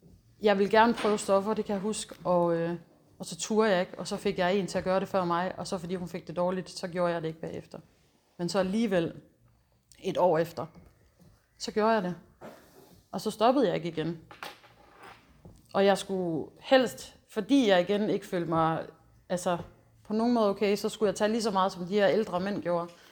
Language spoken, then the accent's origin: Danish; Østerbølle, North Denmark Region, Denmark; also born or lived in Odense; og så boede jeg på Fyn til jeg var 4, og da jeg var 4, der flyttede min mor og far, jeg og min lillebror til Østerbølle, en lille bitte bondeby. Og der voksede jeg så op